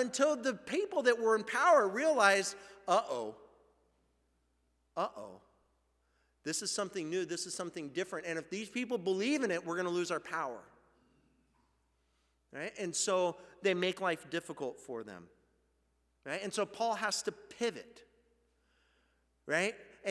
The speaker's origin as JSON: {"language": "English", "town": "Dallas", "region": "Oregon", "country": "United States", "said": "from Dallas, Oregon, and you go anywhere else in the United States, and you tell people, oh yeah, I'm from Dallas, right?"}